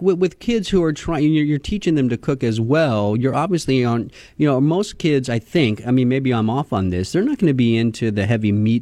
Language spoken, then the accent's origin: English; the South, United States; The first one, because I'm from the South, Sally, so I love salsa.